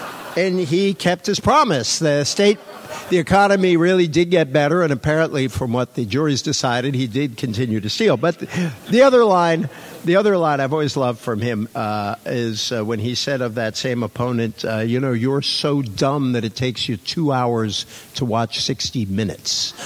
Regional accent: Massachusetts, United States; And I grew up in Massachusetts where, of course, you have to love politics as well as root for the Red Sox, Celtics, Patriots, and Bruins.

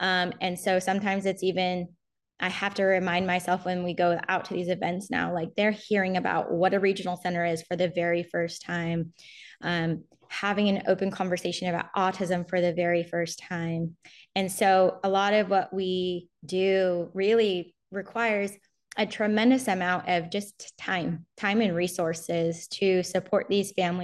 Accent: California, United States; They're contracting with us to do intake clinics up in Lassen County, which is my hometown.

